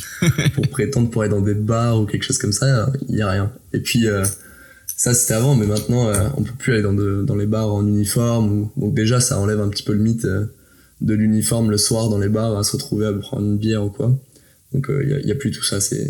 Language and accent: French; France; même si on est français et qu'on a un uniforme français